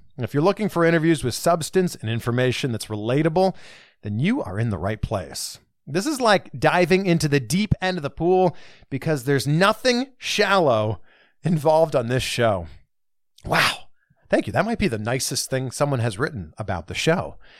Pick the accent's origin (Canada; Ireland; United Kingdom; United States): Canada; Pickering, Ontario; we both grew up very close to each other. I'm from Pickering.